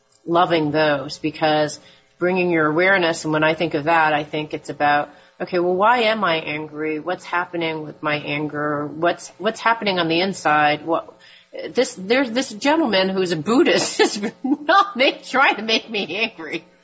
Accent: East Coast, United States; I actually have no problem with being angry, but because I'm from the East Coast.

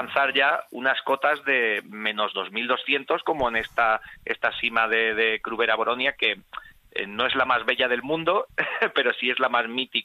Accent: Seville, Andalusia, Spain; siendo incluso sevillano como yo

